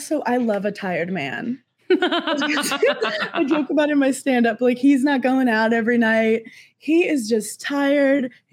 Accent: New York, United States; growing up in New York, so many of I looked up to the women who were like 38

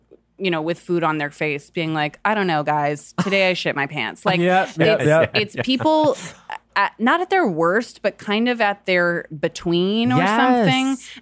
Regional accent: New York, United States; I grew up in the South Street Seaport in New York.

